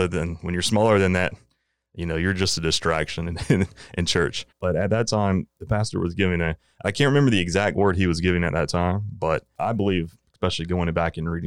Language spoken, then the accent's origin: English; North Carolina, United States; So I am from Eastern North Carolina. I grew up in a rural small town.